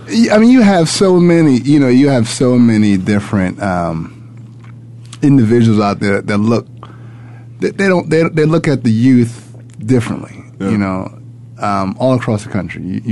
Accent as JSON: {"language": "English", "region": "New York", "country": "United States", "said": "Did I tell you I'm from New York?"}